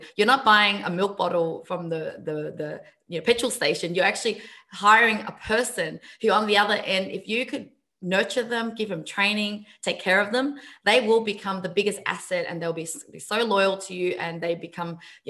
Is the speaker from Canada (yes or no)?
no; Vietnam; now in Australia; So coming from Vietnam, I grew up in Vietnam, pretty much similar to the Philippines.